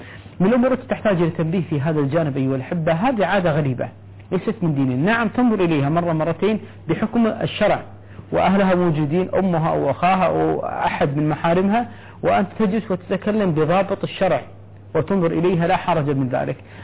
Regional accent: Kuwait; وحتى يمكن عندنا في الكويت

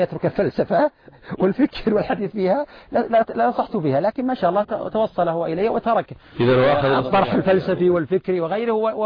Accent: Al-Qassim, Saudi Arabia; أنا كنت قبل الحقيقة لما رجعت للقصيم وعند الوالدين

